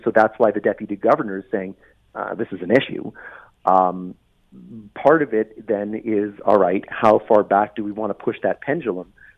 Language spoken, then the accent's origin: English; Canada; which is what we think of as being inherently Canadian and the main thing that differentiates us from the Americans